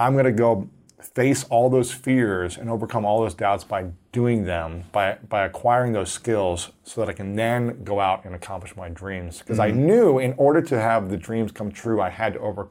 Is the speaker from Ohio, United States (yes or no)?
yes; Ohio, United States; I'm from Ohio, and so we're the same age.